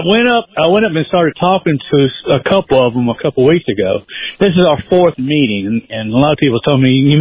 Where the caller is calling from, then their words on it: North Carolina, United States; Hey, I'm calling from North Carolina.